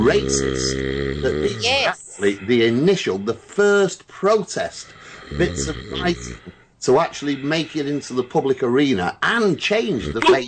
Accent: Manchester, North West England, United Kingdom; See, as a Mancunian, I have to argue the toss

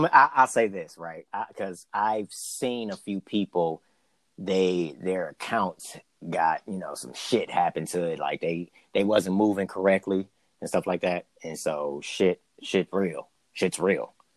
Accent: United States; being a black male growing up in America, a lot of that shit that Dave put out there, I can relate to.

